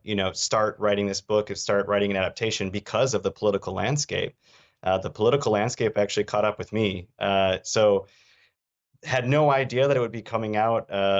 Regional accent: Michigan, United States; you're not defined by your surroundings the way I felt I was growing up in Northern Michigan.

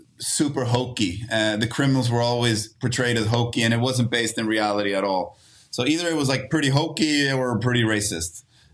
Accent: Stockholm, Stockholm County, Sweden; growing up in Sweden. And like I grew up on the south side of Stockholm, which was, you know, somewhat working class when I grew up, but it wasn't like, you know, in the suburbs, like in the Swedish hoods

